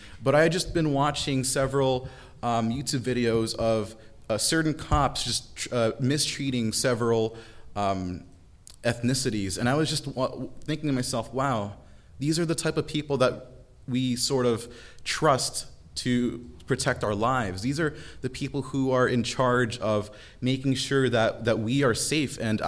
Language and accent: English; Philippines; I'm from the Philippines. We have an honor and shame society back home.